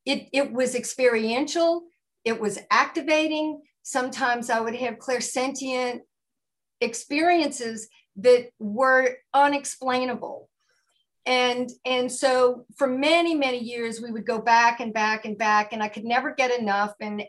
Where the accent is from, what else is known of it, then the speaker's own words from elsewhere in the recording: New Orleans, Louisiana, United States; I'm from New Orleans. Katrina happens. I'm from New Orleans.